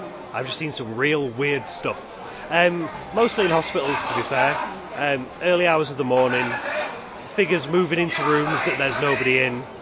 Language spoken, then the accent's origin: English; Doncaster, Yorkshire and the Humber, United Kingdom; So I'm from Doncaster, so it's not too far, really.